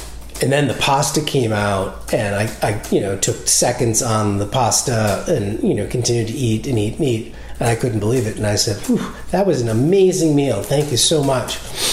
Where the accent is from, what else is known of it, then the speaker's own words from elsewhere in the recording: Midwest, United States; And I grew up in the Midwest, as you know.